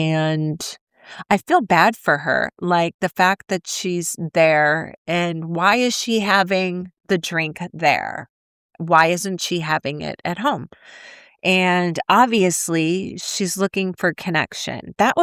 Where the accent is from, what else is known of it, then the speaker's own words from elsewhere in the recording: Ireland; I'm Irish